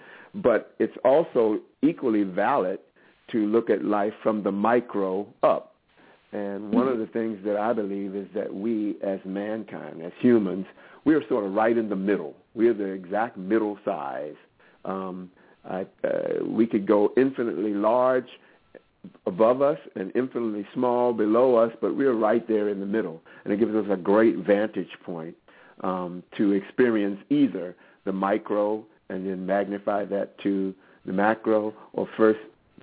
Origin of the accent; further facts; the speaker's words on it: Richmond, Virginia, United States; I've had the opportunity, as you say, to work from my hometown of Richmond, Virginia, and to branch out from there to go to New York and San Francisco and Washington, D.C.